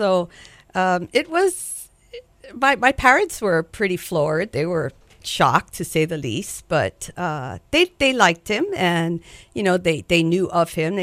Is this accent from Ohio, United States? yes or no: no; Kalihi, Hawaii, United States; I grew up in Kalihi.